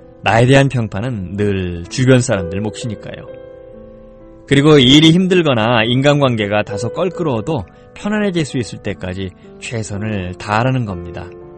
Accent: North Korea; now in South Korea; 제가 북한 사람을 대표한다는 생각으로 회사 일에 온몸을 바쳐 일했고요.

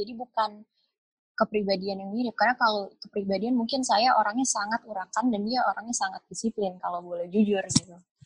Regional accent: Jakarta, Indonesia; Jadi kalau ketika saya sebagai anak Jakarta, teman-teman saya di umur 14-15 tahun tuh udah mencoba untuk nyetir

